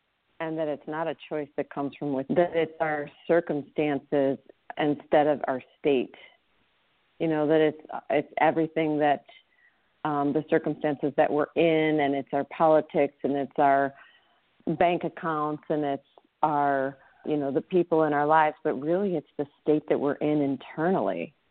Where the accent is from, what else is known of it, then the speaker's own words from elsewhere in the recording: United States; I think since I'm American, I'm talking about the Americans